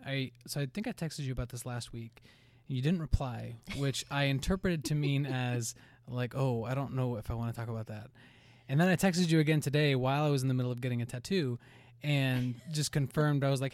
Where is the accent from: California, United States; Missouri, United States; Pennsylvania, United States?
Missouri, United States; born there; also born or lived in Kansas; Most of my life has been in Kansas, but I've spent, you know, I was born in Missouri and a lot of my life has been there.